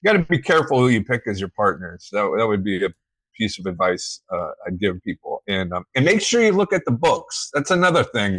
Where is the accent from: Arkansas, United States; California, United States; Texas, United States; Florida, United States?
Florida, United States; Yeah, I did. I grew up in Southern Florida. I'm a true Floridian, but some of my family is from Timmonsville, South Carolina